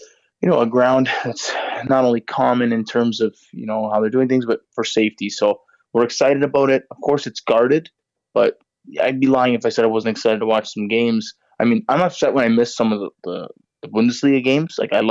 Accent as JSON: {"language": "English", "country": "Canada", "said": "It's a good time for us to be excited as Canadian soccer fans."}